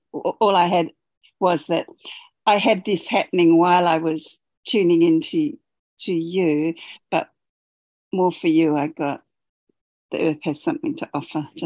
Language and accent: English; Canterbury, New Zealand; now in Australia; I'm a New Zealander, and I bring Aoraki, who is the great cloud-piercing mountain spirit of the land where I come from